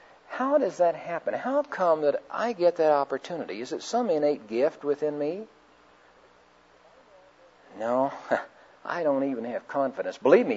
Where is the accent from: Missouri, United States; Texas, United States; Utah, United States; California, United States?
Missouri, United States; also born or lived in St. Louis; I was born in St. Louis, Missouri. My parents having very little. Because they were broke, they moved down to a town in southeast Missouri and then up to a little town by the name of Noblick, Missouri, a town of 100 population